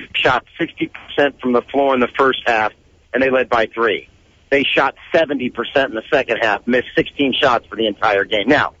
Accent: Michigan, United States; No, I'm from Michigan, but it's pretty close.

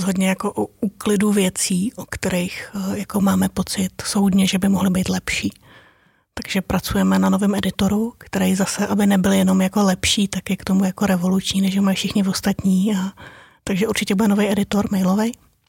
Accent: Tábor, South Bohemian Region, Czechia; tak já jsem od Tábora

